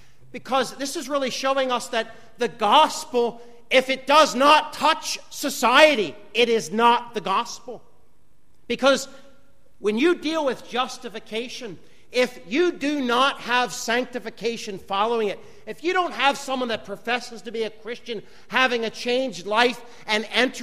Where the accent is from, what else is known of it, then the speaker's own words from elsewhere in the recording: United States; now in Liberia; I believe in America, as an American, in the Second Amendment.